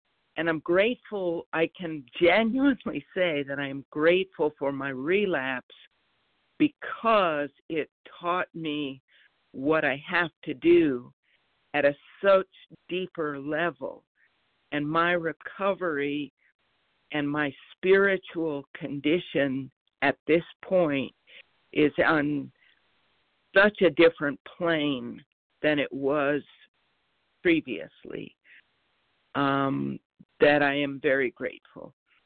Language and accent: English; North Carolina, United States; Yeah, and I'm from North Carolina, grateful and recovering today with God's grace.